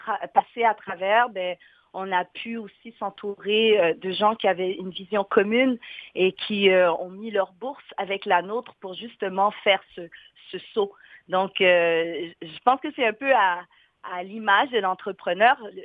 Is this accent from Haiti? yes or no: yes; Haiti; Moi, je suis haïtienne et africaine.